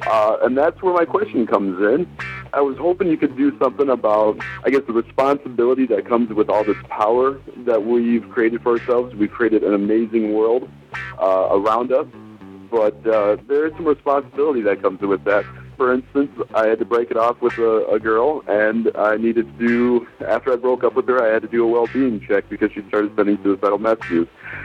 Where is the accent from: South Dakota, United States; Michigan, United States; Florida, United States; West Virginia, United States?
South Dakota, United States; I'm from South Dakota, right in the heartland.